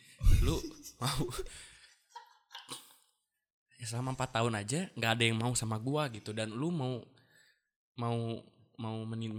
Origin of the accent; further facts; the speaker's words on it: Bogor, West Java, Indonesia; Gue dari Bokbar.